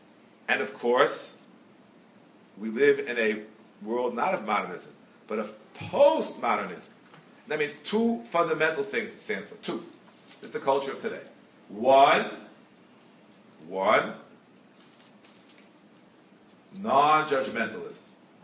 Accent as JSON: {"language": "English", "town": "Brooklyn", "region": "New York", "country": "United States", "tie": "born or raised there", "said": "I grew up a very acculturated American. Absolutely. I grew up near Ebbets Field. I was still a little young kid there. The Brooklyn Dodgers."}